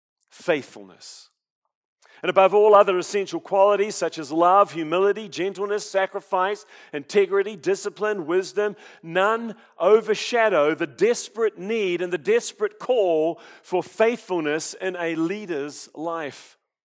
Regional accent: New Zealand; now in United States; And that preaching came with great effect, even in my home country of New Zealand.

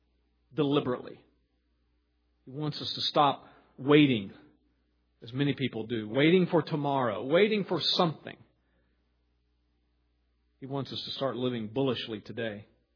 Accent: Texas, United States; And I grew up in Texas. The stock market was where you sold cattle, you know.

